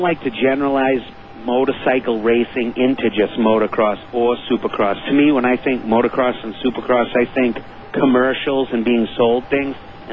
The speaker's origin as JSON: {"language": "English", "town": "Boston", "region": "Massachusetts", "country": "United States"}